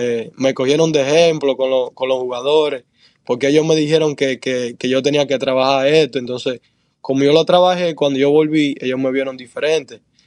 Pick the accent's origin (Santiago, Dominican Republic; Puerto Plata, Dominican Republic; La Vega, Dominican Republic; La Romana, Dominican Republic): Santiago, Dominican Republic; Yo allá en República Dominicana soy de Santiago.